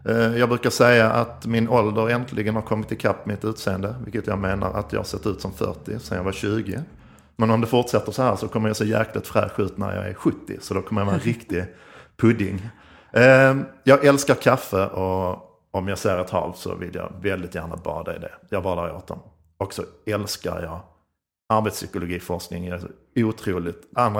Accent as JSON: {"language": "Swedish", "region": "Skåne", "country": "Sweden", "accent": "Scanian", "said": "Men idag är det också lite nervöst, för jag pratar ju skånska."}